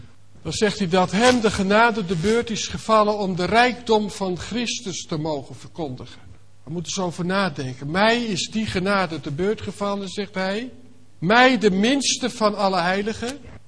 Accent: Nunspeet, Gelderland, Netherlands; ik kom uit Nunspeet, maar dat wisten velen van u wel.

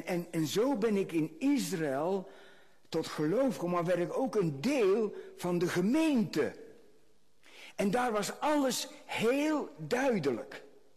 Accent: Netherlands; En als Hollander waren wij toen heel populair.

